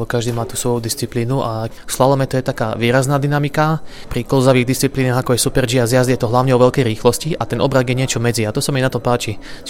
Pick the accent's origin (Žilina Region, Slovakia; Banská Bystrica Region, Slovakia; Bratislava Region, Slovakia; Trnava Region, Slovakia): Žilina Region, Slovakia; Ja som od malička bol na lyžiach tým, že pochádzam z Oravy a máme tam veľa pekných kopcov, veľa snehu väčšinou.